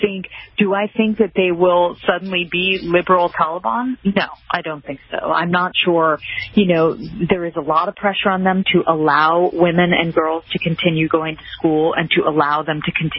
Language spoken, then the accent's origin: English; United States; for me as an American woman who has grown up and been afforded so many freedoms and opportunities